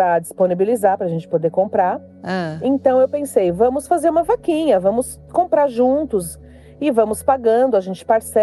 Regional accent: São Paulo, Brazil; eu sou de Itaquera, Zona Leste de São Paulo.

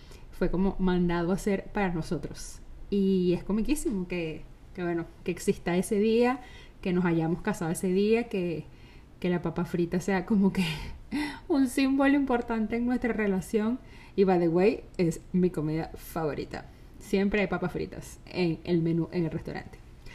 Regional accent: Venezuela; now in United States; nos hemos mudado varias veces de ciudad, nos hemos movido, o sea, nosotros somos venezolanos, ahora estamos en los Estados Unidos, saben, siempre hemos estado como en bastante movimiento

